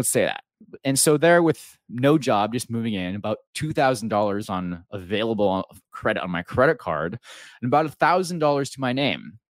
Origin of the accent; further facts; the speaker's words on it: Pahoa, Hawaii, United States; growing up in the Big Island of Hawaii in a town called Pahoa, that's P-A-H-O-A